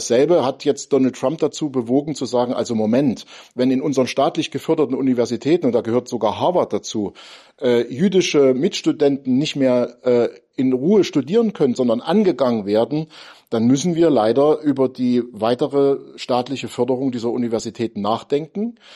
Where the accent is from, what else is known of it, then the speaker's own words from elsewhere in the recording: East Germany, Germany; ich bin in der DDR aufgewachsen